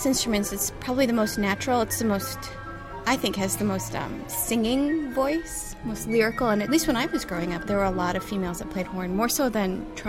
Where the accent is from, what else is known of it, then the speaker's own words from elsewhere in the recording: Detroit, Michigan, United States; now in Boston, United States; And I'm new to Boston, just a couple months. I'm originally from Detroit, Michigan.